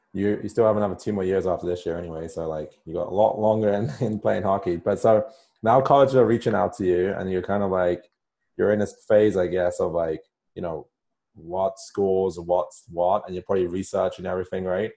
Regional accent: England, United Kingdom; growing up in England, when you're 16, you can play professional hockey.

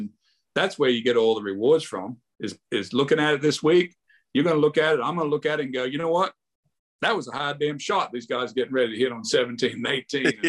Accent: Wagga Wagga, New South Wales, Australia; now in United States; We came on the team in 82. I was coming from Australia. He was coming from Sugarland over here.

